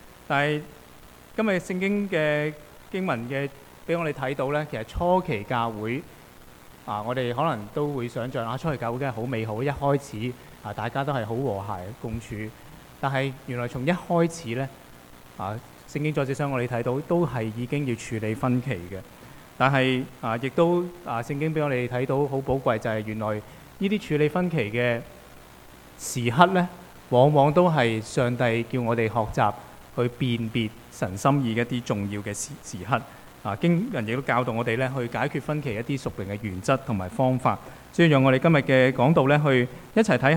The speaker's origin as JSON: {"language": "Cantonese", "region": "Guangdong", "country": "China", "said": "如果今日我哋廣東人習慣你去茶樓就食鳳爪，係咪？我哋由細食到大"}